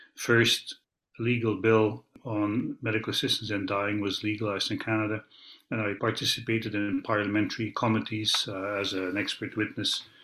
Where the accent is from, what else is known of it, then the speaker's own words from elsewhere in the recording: Belgium; first language Dutch; English is a second language; I'm originally from Belgium, Dutch-speaking